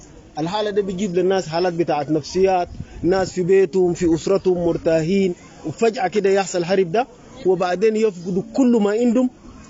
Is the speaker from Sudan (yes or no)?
yes; North Darfur, Sudan; نحن في شمال دارفور